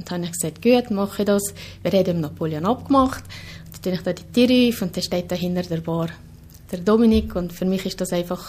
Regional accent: Switzerland; Aber wir als Schweizer sind so gewohnt

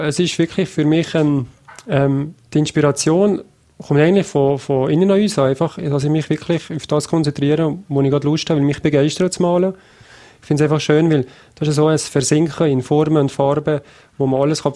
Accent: Notters, Valais, Switzerland; Also aufgewachsen bin ich in Notters. Der Bürgerort ist Eggerberg, aber aufgewachsen bin ich in Notters.

